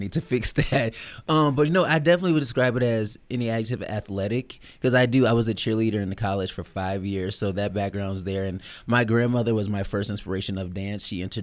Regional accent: Detroit, Michigan, United States; Like, I come from a dancing musical family. Like, I'm from Detroit, the Motown, so, like, every family reunion, family barbecue gathering, we all busted out

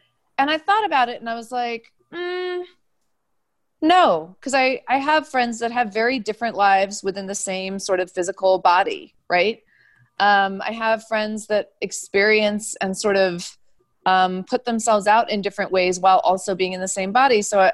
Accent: New Mexico, United States; growing up, because people would always, whenever I would say, we're Indian, they'd say, which reservation? And then I would have to backtrack and say, sorry, we're Indian from India. And it was a whole long explanation.

